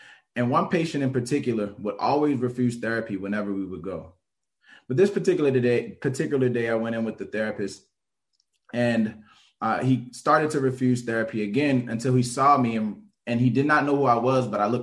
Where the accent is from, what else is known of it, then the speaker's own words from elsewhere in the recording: Baltimore, Maryland, United States; Born and raised in Baltimore City, I know far too well the impact that chronic disease can have on my communities and communities like mine.